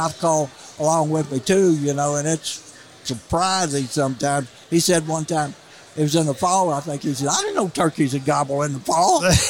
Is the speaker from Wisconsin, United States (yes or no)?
no; Missouri, United States; I grew up in the Missouri Boot Hill. I was in high school before I ever saw a deer or turkey, either one.